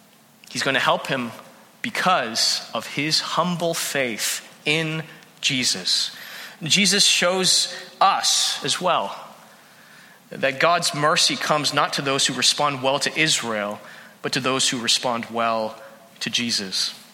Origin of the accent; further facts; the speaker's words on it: St. Catharines, Ontario, Canada; also born or lived in Hamilton / Toronto; It's in Canada where I grew up in St. Catharines, moved to Hamilton for my undergraduate, then migrated to Toronto for further studies. I am grateful to be in Canada.